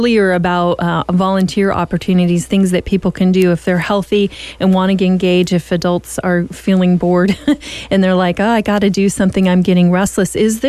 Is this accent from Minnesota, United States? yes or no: no; San Francisco, California, United States; And so to see this in my hometown, just like in the downtown area of San Francisco, I was shocked